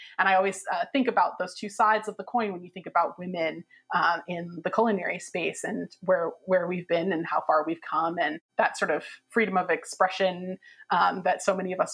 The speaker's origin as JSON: {"language": "English", "town": "Berkeley", "region": "California", "country": "United States", "tie": "born or raised there", "said": "I grew up in Berkeley in California, and on, you know, sort of special weekends, my family would go out to San Francisco"}